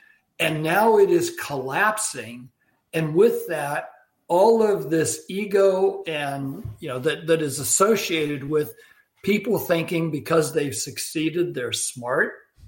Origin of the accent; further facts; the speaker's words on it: Santa Clara, California, United States; You know, I grew up in Santa Clara. I went to Stanford. I went to UC.